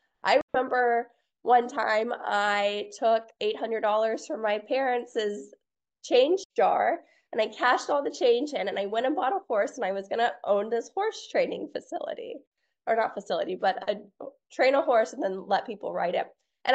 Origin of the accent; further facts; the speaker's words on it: Guam; telling her about my childhood growing up on Guam. And we had talked about it.